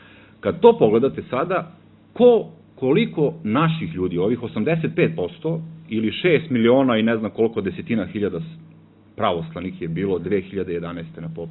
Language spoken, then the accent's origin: Serbian; Kovin, Vojvodina, Serbia; ja sam rodom iz Kovina, iz Banata, i ja se sećam tamo te neke 80. godine kad sam bio u osnovnoj školi, u tom mom selu, pored Kovina